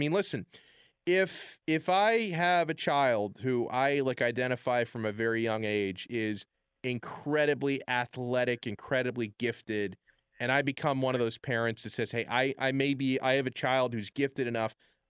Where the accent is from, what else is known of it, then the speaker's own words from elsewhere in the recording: Florida, United States; No respect for my home state.